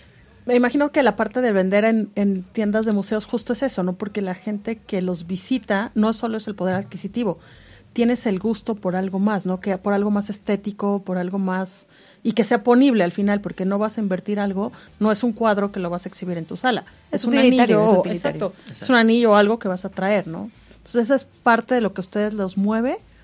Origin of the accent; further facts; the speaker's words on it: Mexico; pero a veces como mexicanos estamos muy casados con ciertas marcas